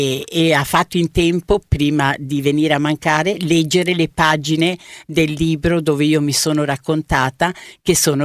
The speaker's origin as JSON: {"language": "Italian", "town": "Predappio", "region": "Emilia-Romagna", "country": "Italy", "tie": "born there", "said": "io essendo nata appunto a Predappio, 2 chilometri prima di arrivare da Forlì verso l'Appennino Tosco Emiliano, i miei nonni avevano un'osteria"}